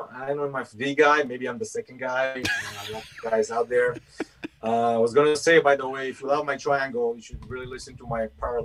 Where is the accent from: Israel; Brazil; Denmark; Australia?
Israel; English is a second language; now in United States; Yeah, people can definitely tell I am a foreigner in this part. The thing I've noticed myself, I'm originally from Israel.